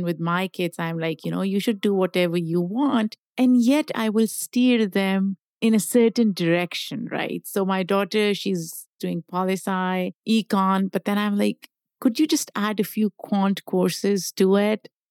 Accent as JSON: {"language": "English", "country": "Pakistan", "tie": "born or raised there", "lives_now": "United States", "said": "I grew up in Pakistan."}